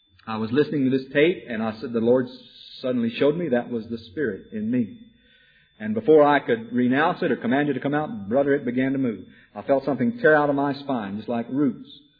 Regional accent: Wichita Falls, Texas, United States; we went down to a movie downtown in Wichita Falls, Texas. It was my hometown, same place that Aline Arnold's from.

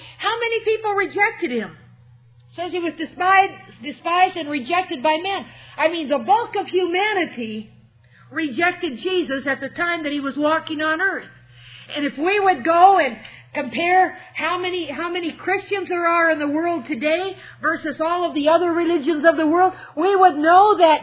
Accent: Iowa, United States; Good Thunder, small town too, just like I grew up in Iowa.

